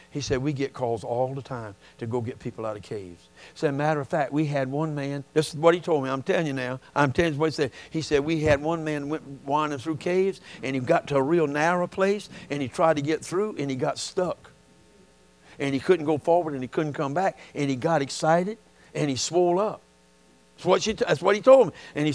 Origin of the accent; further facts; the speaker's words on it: Cottageville, South Carolina, United States; now in St. Stephen, United States; I'm from Cottageville. St. Stephen now, which is maybe a step above.